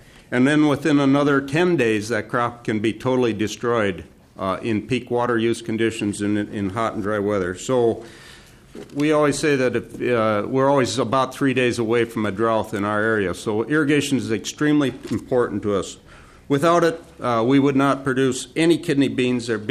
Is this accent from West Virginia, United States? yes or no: no; Minnesota, United States; I grew up on a dairy farm in central Todd County